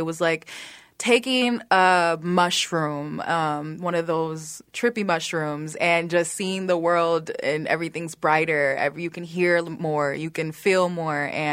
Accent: Minneapolis, Minnesota, United States; So I am from South Minneapolis. I grew up with two parents from Griffin, Georgia. They moved up here looking for jobs and resources, and that's kind of how I grew up.

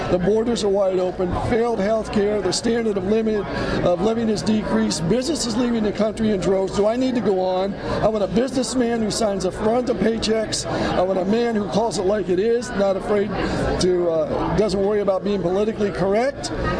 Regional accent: Pennsylvania, United States; I hear it certainly in my home state of Pennsylvania, which is traditionally a Democrat state.

